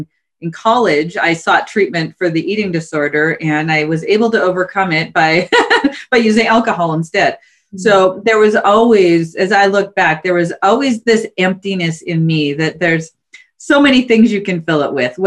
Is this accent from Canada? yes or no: yes; Canada; I mean, we grew up in Canada, which is fairly not super Christian, to say the least.